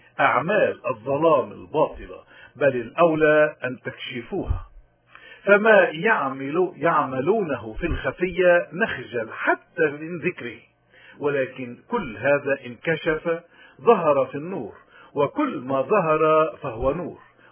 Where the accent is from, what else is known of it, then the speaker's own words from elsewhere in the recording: Lebanon; نحن كشعب لبناني